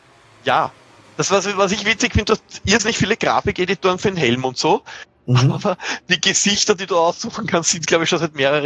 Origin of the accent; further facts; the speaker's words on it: Austria; was positiv ist als Österreicher und ihr in Deutschland